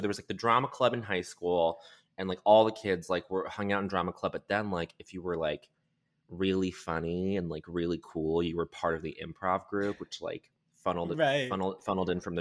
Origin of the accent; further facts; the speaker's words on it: Montreal, Quebec, Canada; now in United States; I was growing up in Canada, in Montreal, where like the comedy there, the French Canadian sensibility for comedy is like wacky.